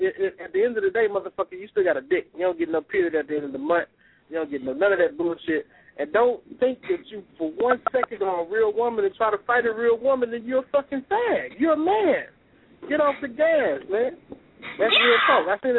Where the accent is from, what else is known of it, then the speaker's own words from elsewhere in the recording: Texas, United States; I mean, I grew up in Fifth Ward, man, so it's been a million of them, man.